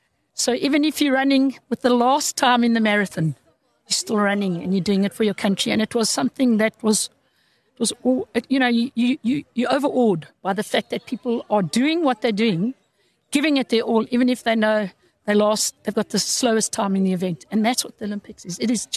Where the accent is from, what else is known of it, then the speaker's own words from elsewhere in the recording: Eastern Cape, South Africa; I grew up in the Eastern Cape.